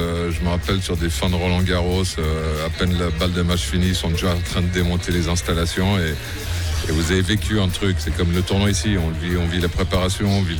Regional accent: Geneva, Switzerland; moi j'ai grandi à Genève, c'est ici même que j'ai gagné mon premier tournoi en début de carrière

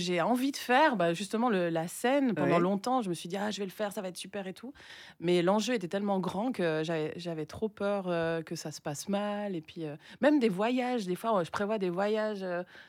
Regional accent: Valais, Switzerland; Au-dessus de Martigny.

